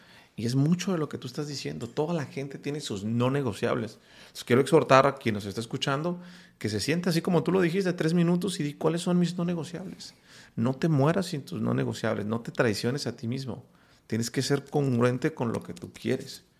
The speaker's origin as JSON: {"language": "Spanish", "country": "Mexico", "said": "en mi país, en México"}